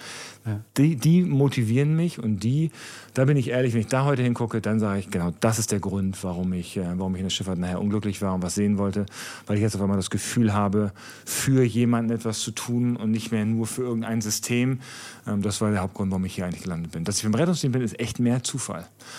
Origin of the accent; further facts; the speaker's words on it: Lower Saxony, Germany; ich bin Norddeutscher. Also ich bin mein Leben lang Niedersachsen. Ich habe meinen Wohnsitz immer in Niedersachsen gehabt.